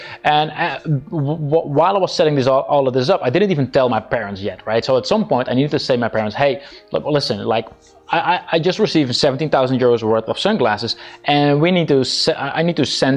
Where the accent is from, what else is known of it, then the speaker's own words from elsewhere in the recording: Netherlands; English is a second language; I'm an online entrepreneur from the Netherlands, as you can probably tell by my terrible accent.